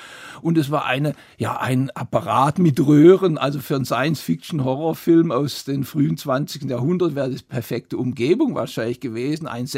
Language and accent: German; Konstanz, Baden-Württemberg, Germany; bin in die Bibliothek in Konstanz, meine Heimatstadt, gegangen